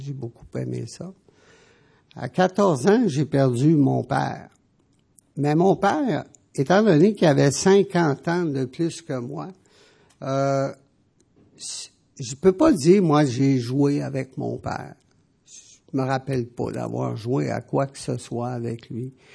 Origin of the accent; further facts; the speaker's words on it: Montreal, Quebec, Canada; Et j'ai grandi à Montréal, sur le plateau Mont-Royal.